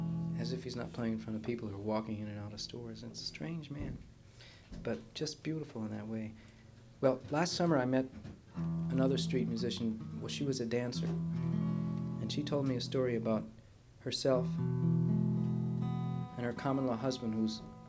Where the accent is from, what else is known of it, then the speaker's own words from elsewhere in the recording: Philadelphia, Pennsylvania, United States; Yeah, and I was from Philadelphia, and that's where they called us shoebies.